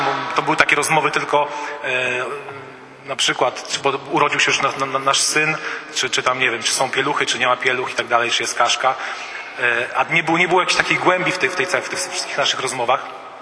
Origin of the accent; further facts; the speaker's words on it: Łomża, Podlaskie Voivodeship, Poland; jesteśmy właśnie z Łomży, z tej parafii. Tutaj sobie żyjemy, tutaj mieszkamy i tutaj pracujemy.